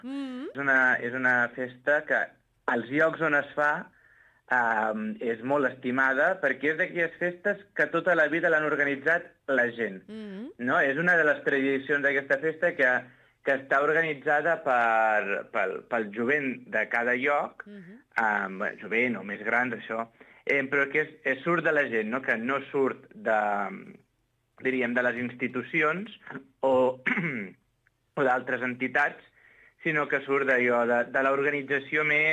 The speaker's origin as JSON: {"language": "Catalan", "town": "La Bisbal d'Empordà", "region": "Catalonia", "country": "Spain", "tie": "born or raised there", "said": "aquesta setmana és on te comencen aquí a la Bisbal, al meu poble"}